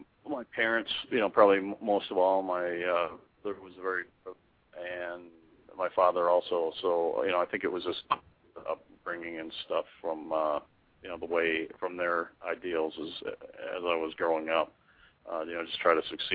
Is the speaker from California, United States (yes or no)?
no; Minnesota, United States; I grew up in Minnesota.